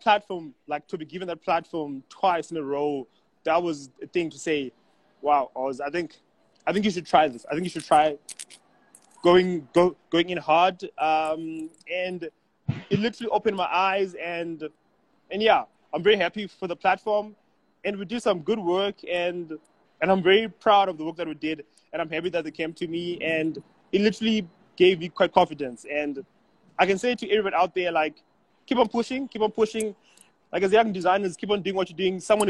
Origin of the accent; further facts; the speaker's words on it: Zimbabwe; As much as I grew up like in Zim, even that side again, it's design, creativity around.